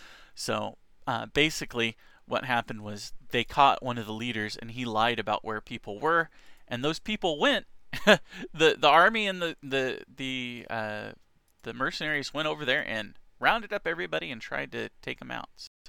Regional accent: United States; She tries to make everything very accessible to me because I'm an American

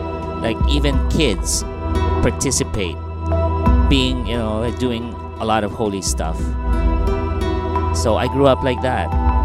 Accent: Philippines; because I grew up in the Philippines, right?

